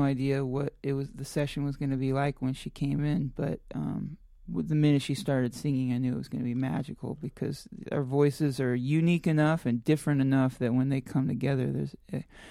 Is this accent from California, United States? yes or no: yes; California, United States; And I grew up in the San Joaquin Valley where most of the country's food comes from, and it's beautiful, but it's just there's no beach there.